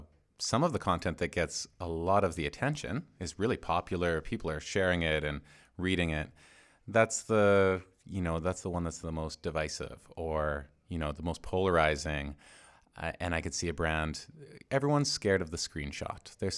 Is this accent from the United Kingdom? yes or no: no; Canada; I'm Canadian, so I tend to watch. Most Canadians are pretty enthralled.